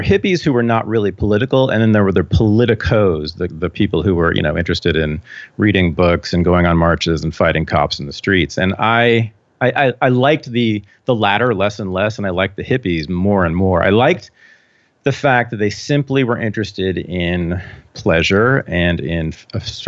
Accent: Berkeley, California, United States; I mean, growing up in Berkeley, especially in the 1970s, we lived two blocks from the Black Panthers house headquarters.

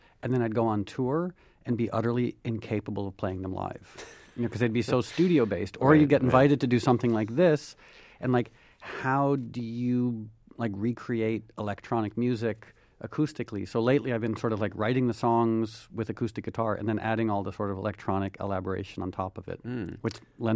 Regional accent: New York City, New York, United States; born there; now in Los Angeles, United States; I was born in Manhattan on 148th Street.

